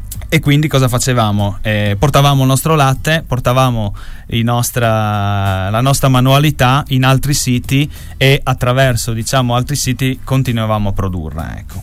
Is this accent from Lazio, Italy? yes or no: no; Ovaro, Friuli-Venezia Giulia, Italy; noi siamo nati e cresciuti ad Ovaro